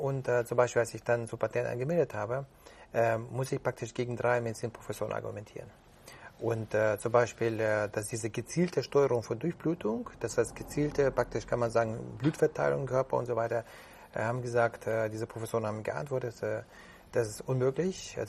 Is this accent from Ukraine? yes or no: yes; Kyiv, Ukraine; German is a second language; now in Germany; ich kam nach Deutschland, ich habe noch nicht einen Cent in der Tasche gehabt, weißt du, und ich komme aus Ukraine, aus Kiew und so, das war Sowjetunion noch damals